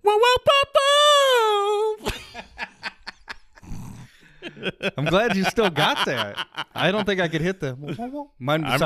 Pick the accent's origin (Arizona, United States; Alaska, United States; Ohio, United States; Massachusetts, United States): Ohio, United States; You attacking me because I'm from Ohio?